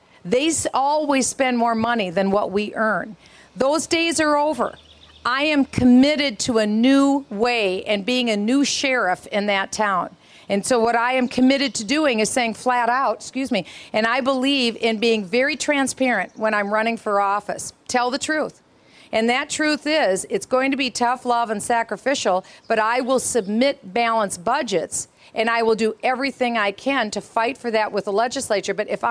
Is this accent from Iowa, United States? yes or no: yes; Waterloo, Iowa, United States; also born or lived in Cedar Falls, Iowa; I want to take that same common sense voice that I learned growing up in Waterloo and Cedar Falls, Iowa.